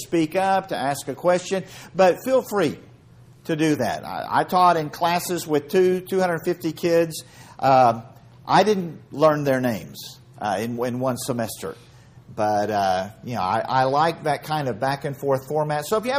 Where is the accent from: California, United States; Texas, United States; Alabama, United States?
Texas, United States; Houston; I was raised in the Houston area. We raised our boys in Stephenville, married my wife Lori in San Marcos, Texas.